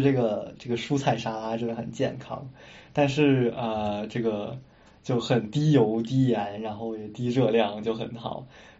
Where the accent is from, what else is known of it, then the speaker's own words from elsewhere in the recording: Beijing, China; now in Seattle, United States; 我之前我也是北京人